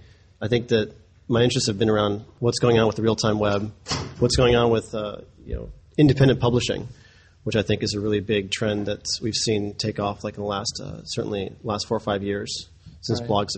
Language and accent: English; San Francisco, California, United States; Sure. So I'm from San Francisco, California.